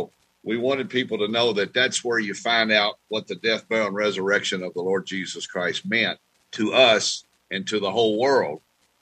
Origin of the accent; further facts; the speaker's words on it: Kentucky, United States; born there; I was born an American, even though I was born in Kentucky. I still counts as an American.